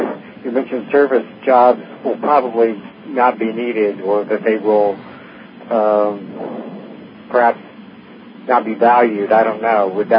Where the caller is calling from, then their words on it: Daytona Beach, Florida, United States; Hi, Dr. Agnew. … I'm calling from Daytona Beach, Florida.